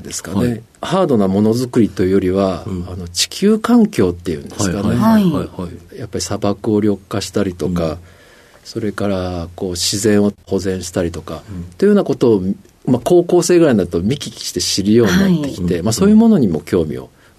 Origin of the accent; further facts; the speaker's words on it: Toyota, Aichi, Japan; 出身はですね、愛知県の豊田市、豊田町というところになります。